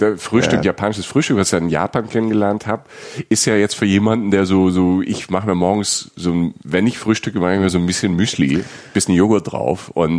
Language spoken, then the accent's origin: German; Rhineland-Palatinate, Germany; Ich komme ja aus der Pfalz. Bei uns auf dem Dorf gab es nicht so japanisch.